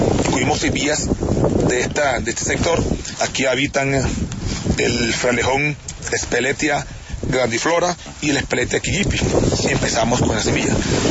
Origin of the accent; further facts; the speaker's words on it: Colombia; ¿Qué vamos a hacer nosotros como colombianos, como militares, para arreglar esto?